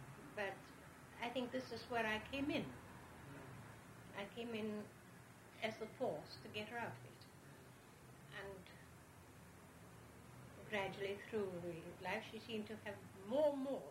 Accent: Aberdeen, Scotland, United Kingdom; I took her up to my hometown, up in Aberdeen, on to Inverness.

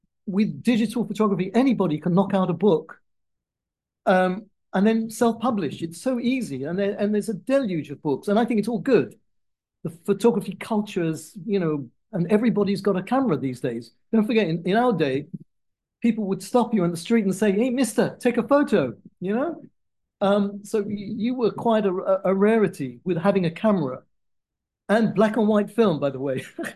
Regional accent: London, United Kingdom; well, I'm from London.

